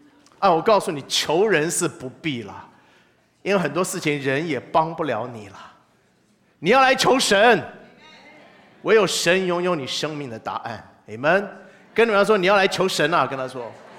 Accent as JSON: {"language": "Chinese", "country": "China", "said": "特别是我们中国人嘛，从小长大的那种教训就要自立自强。"}